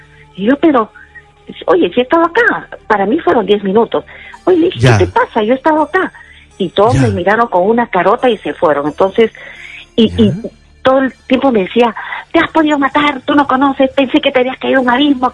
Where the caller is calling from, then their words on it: Surco, Lima, Peru; Hola, Anthony … de Surco.